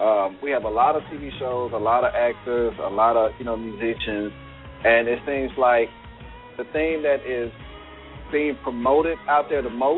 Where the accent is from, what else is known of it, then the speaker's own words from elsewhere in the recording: Columbus, Ohio, United States; I mean, Kevin and I, you know, we're from Columbus, and we, you know, view those projects on, you know, south side of Columbus